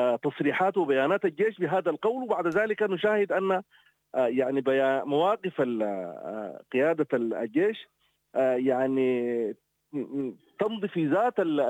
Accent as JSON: {"language": "Arabic", "country": "Sudan", "said": "إذا لن نلتقي كسودانيين كقوى سياسية للبحث عن منافذ ومداخل لتخفيف معاناة أهل السودان ووقف الحرب"}